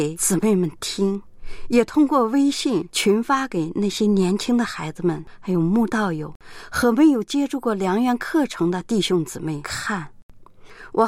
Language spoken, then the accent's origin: Chinese; Gansu, China; 我是甘肃的